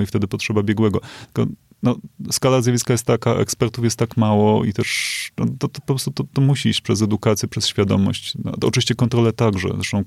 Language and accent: Polish; Kraków, Lesser Poland, Poland; mimo, że powinienem wiedzieć jako Krakus